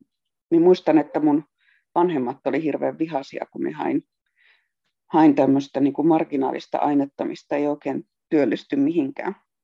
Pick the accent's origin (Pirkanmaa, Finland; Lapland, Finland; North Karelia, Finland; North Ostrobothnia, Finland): Lapland, Finland; Rovaniemi; Rovaniemeltä kotoisin, niin jotenkin se niin kuin pohjoinen kiinnosti.